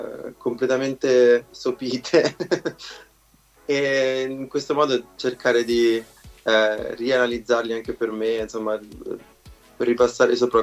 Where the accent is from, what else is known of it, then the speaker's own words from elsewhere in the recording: Arezzo, Tuscany, Italy; moved away as an adult; also born or lived in England; now in Amsterdam, Netherlands; io ho 27 anni, vengo da Arezzo, ma ho vissuto da quando avevo 19 anni in Inghilterra e da un anno che vivo ad Amsterdam